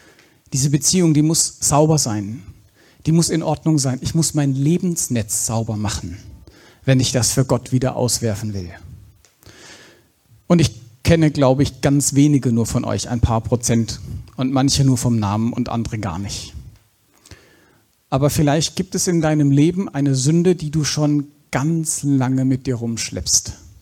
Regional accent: Baden-Württemberg, Germany; Da im Schwarzwald, wo ich herkomme

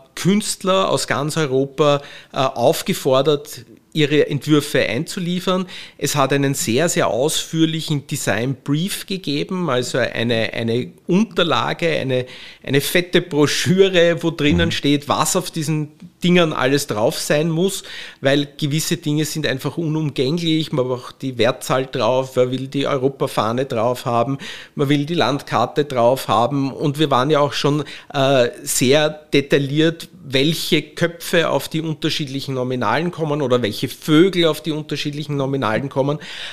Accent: Austria; als Österreicher

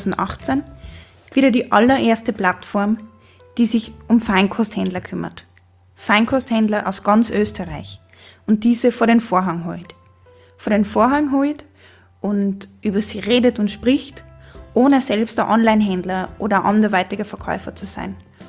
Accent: Trentino-Alto Adige, Italy; Ich bin in Südtirol aufgewachsen, in einer Familie, in der es hauptsächlich um Essen gegangen ist, aber sehr viel ums Reisen.

